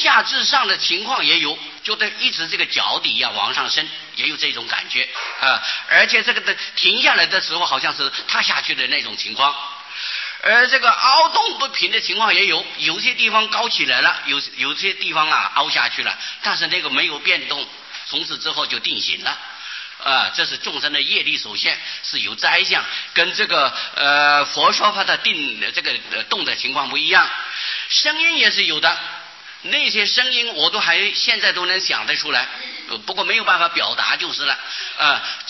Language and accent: Chinese; Miaoli County, Taiwan; 我记得我八岁哪一年啊，北部就是苗栗一带，就是我的家乡那个地方